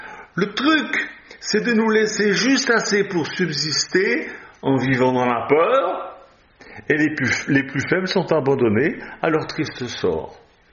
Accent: Switzerland; Je dis votre président parce que je suis suisse.

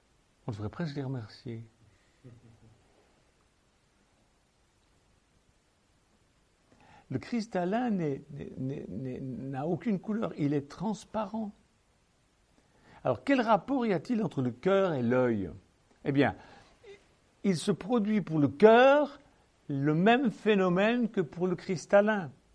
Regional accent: Switzerland; on avait des voisins d'arbistes chez nous en Suisse. Ils habitaient la ferme à côté de notre villa.

